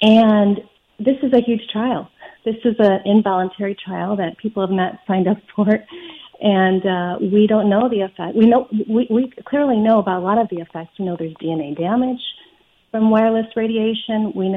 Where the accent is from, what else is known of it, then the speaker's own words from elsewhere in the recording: Illinois, United States; And, I grew up in Illinois.